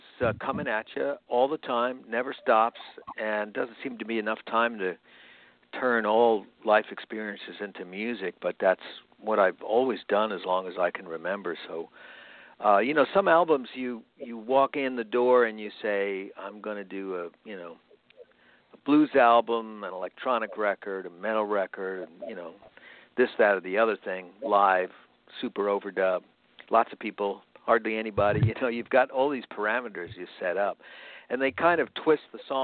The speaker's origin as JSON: {"language": "English", "town": "Long Island", "region": "New York", "country": "United States", "accent": "California", "lives_now": "California, United States", "said": "And first they make fun of my California accent because they don't sound like I'm from Long Island anymore."}